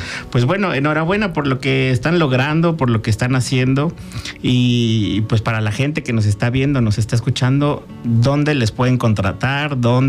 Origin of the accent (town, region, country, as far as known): Mexico